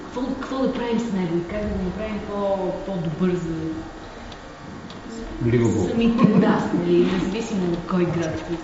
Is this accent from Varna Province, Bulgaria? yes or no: yes; Varna, Varna Province, Bulgaria; Аз съм от Варна, не съм от тук.